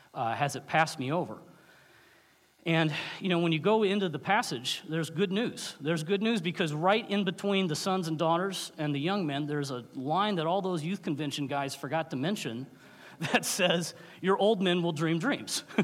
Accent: Memphis, Tennessee, United States; I grew up in Memphis, Tennessee. I was a good student at Memphis First

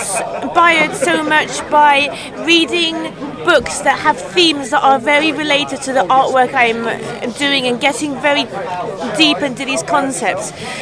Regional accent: Mexico; English is a second language; I come from Mexico, so I'm really far away

